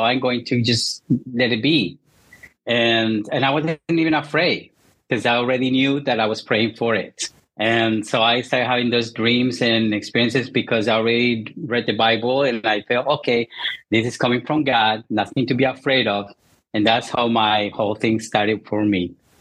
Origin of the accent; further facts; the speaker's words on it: Colombia; English is a second language; Like myself too, I was raised Catholic in Colombia.